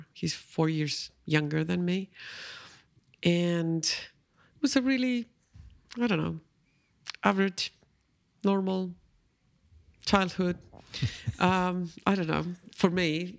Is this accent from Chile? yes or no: yes; Santiago, Santiago Metropolitan Region, Chile; I grew up in Chile, in Santiago. Santiago is the capital of Chile, and we say here that Santiago is Chile.